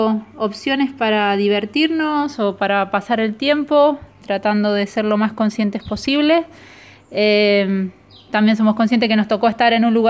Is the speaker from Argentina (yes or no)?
yes; Argentina; moved away as an adult; somos varios argentinos que quedamos